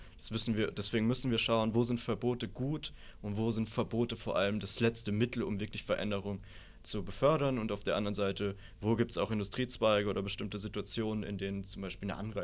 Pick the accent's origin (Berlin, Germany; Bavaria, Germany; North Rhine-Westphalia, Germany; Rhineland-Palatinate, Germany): Rhineland-Palatinate, Germany; Ich komme aus der Südpfalz